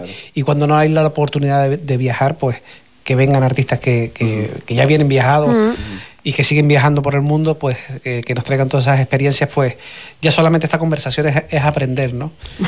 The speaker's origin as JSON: {"language": "Spanish", "region": "Canary Islands", "country": "Spain", "said": "lo que me cambió la visión de la música fue cuando salí de aquí de Fuerteventura, que me fui a Madrid"}